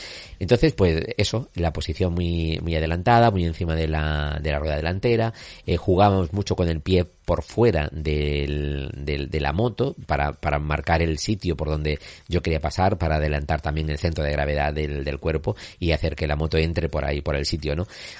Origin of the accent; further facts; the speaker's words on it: Andalusia, Spain; Como buen andaluz